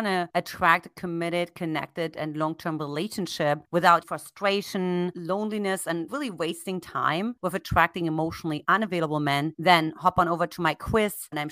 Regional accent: Germany; English is a second language; moved away; maybe you don't know how to say something in English like me when I came from Germany.

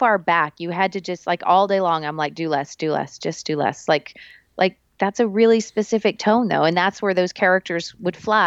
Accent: Tennessee, United States; grew up on a dairy farm in Tennessee. Like this was not on my radar. Like there was a theater in my hometown and they provided a drama teacher for my high school. It was the Cumberland County Playhouse.

